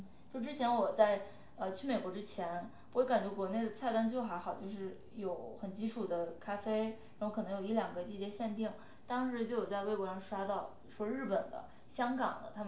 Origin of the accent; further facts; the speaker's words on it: Shandong, China; 我发现我是山东人嘛，然后我家离青岛也不远